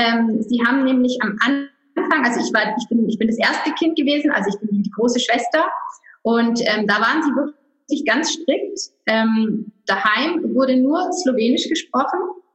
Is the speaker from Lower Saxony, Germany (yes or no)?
no; Stuttgart, Baden-Württemberg, Germany; Ja, meine Eltern sind nach ihrem Studium nach Deutschland gekommen. Ich bin hier in Stuttgart geboren und aufgewachsen und auch zweisprachig. Genau, das ist so mein Sprachenhintergrund.